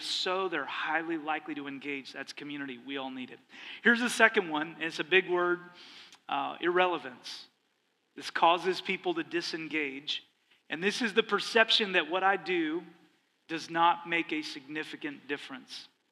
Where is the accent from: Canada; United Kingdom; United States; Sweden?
Canada; I grew up in Canada, and I grew up in a family that we didn't show a lot of affection. So I came from the North.